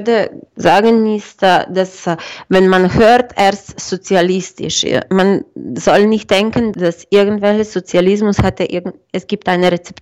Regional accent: Slovenia; German is a second language; Ich komme direkt aus Slowenien.

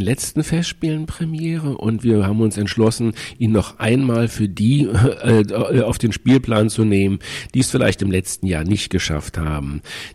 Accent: Berlin, Germany; born there; ich bin also gebürtig aus Ostberlin

